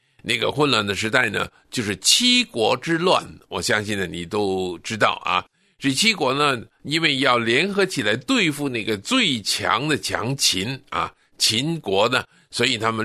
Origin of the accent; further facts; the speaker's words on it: China; 你知道，我们中国人呢，都是比较上是不太注意那个团结的一个民族。